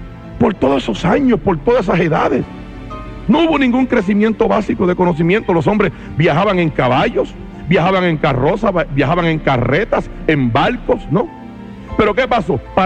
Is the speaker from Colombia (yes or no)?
no; Carolina, Puerto Rico; tiene que ir a mi pueblo, a Carolina, tiene que meterse a la casa mía de tantas casas que hay en Carolina.